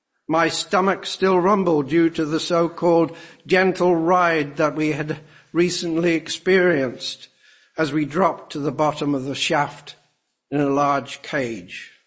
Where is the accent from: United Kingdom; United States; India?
United Kingdom; Coventry, West Midlands; close to my hometown of Coventry.